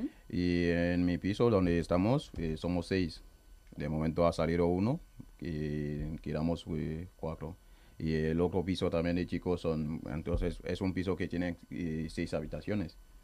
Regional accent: Cameroon; Soy camerunés, el país más bonito del mundo.

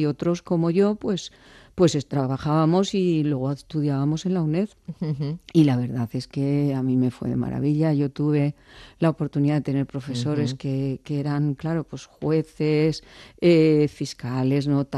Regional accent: Zarzuela del Pinar, Castile and León, Spain; also born or lived in Valdepeñas; viví primero en mi pueblo, Zarzuela del Pinar, en Segovia, y luego de ahí me pasé a Valdepeñas.

